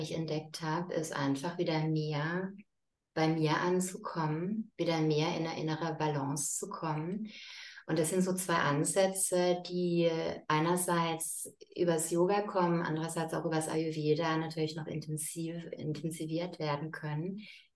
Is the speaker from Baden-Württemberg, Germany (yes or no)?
yes; Offenburg, Baden-Württemberg, Germany; gebe in dem Rahmen Yogastunden hier in meiner Heimatstadt Offenburg